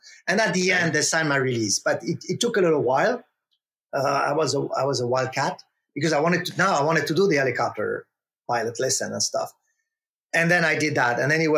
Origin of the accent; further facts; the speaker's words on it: France; because I came from New York as a French guy, I came with all the cliche, the American cliche that you can have as a French person looking at America.